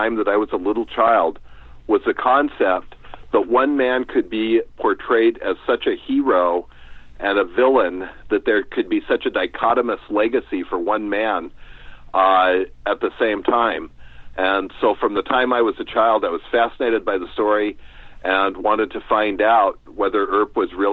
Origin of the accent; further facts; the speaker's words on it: Santa Cruz, California, United States; Well, I grew up in Santa Cruz, a little ways up the coast from you.